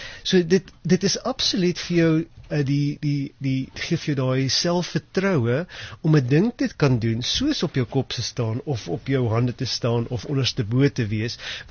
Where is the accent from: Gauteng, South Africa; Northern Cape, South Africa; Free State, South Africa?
Free State, South Africa; Ventersburg; ek het in die Vrystaat groot geword Ventersburg